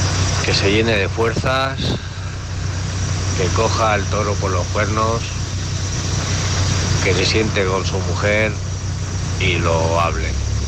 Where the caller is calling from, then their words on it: Alicante, Valencian Community, Spain; de Alicante.